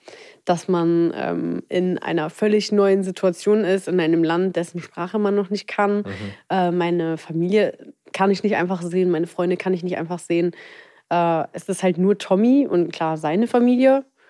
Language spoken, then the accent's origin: German; Gelsenkirchen, North Rhine-Westphalia, Germany; born there; Nein, in Gelsenkirchen.